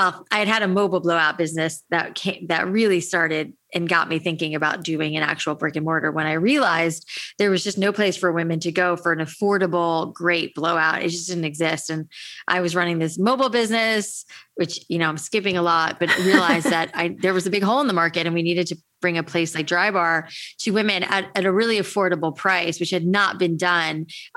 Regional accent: Florida, United States; I have naturally curly hair. I grew up in Florida, a lot of humidity.

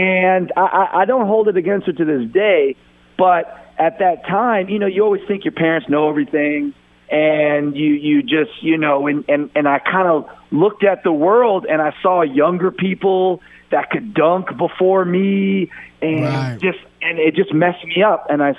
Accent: Pacific Palisades, California, United States; I grew up in the Pacific Palisades for my age group.

